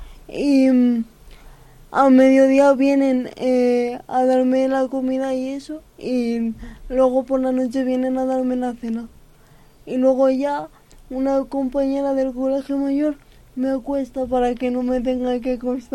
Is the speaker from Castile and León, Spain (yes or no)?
yes; Burgos, Castile and León, Spain; estudié periodismo en Valladolid, yo soy de Burgos y me fui con mi madre a Valladolid para hacer la carrera, porque yo en ese momento pues todavía era joven para vivir sin mis padres.